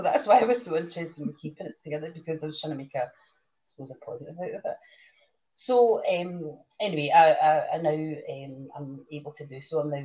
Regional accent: Glasgow, Scotland, United Kingdom; I'm from Glasgow, went to school in Glasgow, lived in Glasgow, worked in Glasgow my whole life

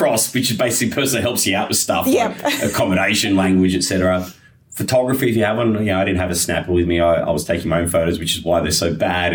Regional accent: Australia; My family's Russian-Ukrainian, but, I'm an Australian journalist, and in the hotels they continue to look after us.

